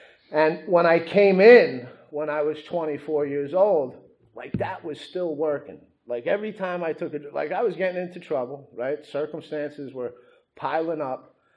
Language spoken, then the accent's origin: English; Queens, New York, United States; I'm from Queens